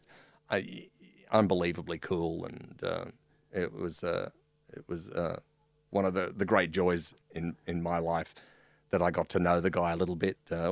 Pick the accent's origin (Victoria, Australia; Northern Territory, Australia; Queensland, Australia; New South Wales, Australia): Queensland, Australia; Brisbane; When I was a kid growing up in Brisbane